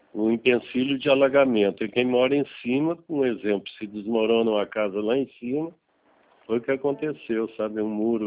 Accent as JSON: {"language": "Portuguese", "region": "Rio Grande do Sul", "country": "Brazil", "lives_now": "Belo Horizonte, Brazil", "said": "É, eu sou aí do Sul, eu sou do Rio Grande do Sul, mas estou morando atualmente em Belo Horizonte."}